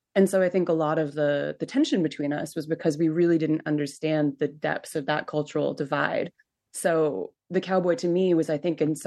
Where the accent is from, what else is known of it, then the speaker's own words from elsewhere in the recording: California, United States; And particularly growing up in Northern California on the West Coast, I was just steeped in so much of that myth of the cowboy that I became really fascinated with it.